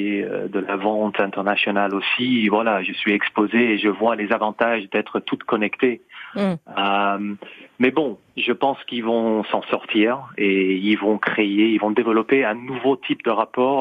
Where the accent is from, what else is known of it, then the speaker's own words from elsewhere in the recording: London, United Kingdom; Je suis né à Londres. J'ai vécu presque toute ma vie à Londres, mais mon père, il est italien et ma mère française.